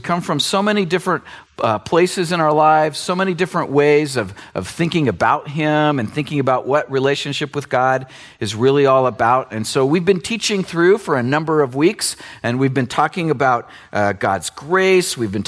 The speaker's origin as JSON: {"language": "English", "region": "Oregon", "country": "United States", "tie": "born or raised there", "said": "And when I grew up in Oregon, so for me, nice weather is anything."}